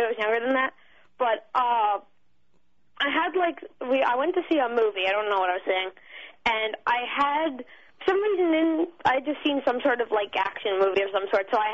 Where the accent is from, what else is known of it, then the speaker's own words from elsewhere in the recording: Conway, Massachusetts, United States; I'm from Conway, Massachusetts, and I go to school in Greenfield.